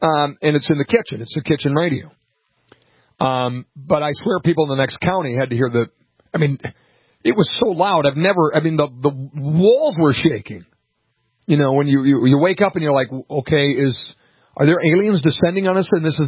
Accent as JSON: {"language": "English", "region": "Minnesota", "country": "United States", "tie": "born or raised there", "said": "Now, I grew up in Minnesota, but I don't recognize Minnesota anymore."}